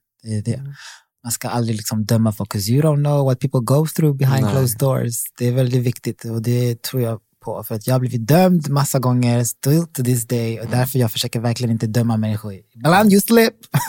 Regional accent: Burundi; now in Sweden; Jag är från Burundi. Det var liksom ett krigsdrabbat land när vi flyttade.

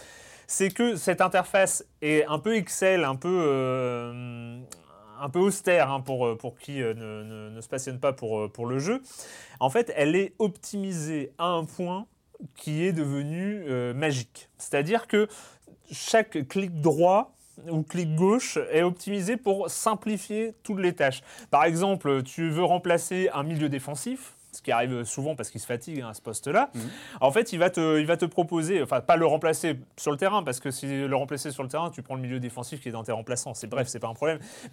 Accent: Lorient, Brittany, France; Voilà, bon, c'est là où j'ai grandi.

